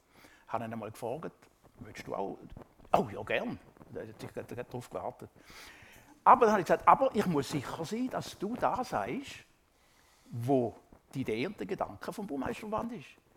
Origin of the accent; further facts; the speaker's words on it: Switzerland; Ich habe mal im Deutschen einen Vortrag vor 4000 Geschäftsleuten als Schweizer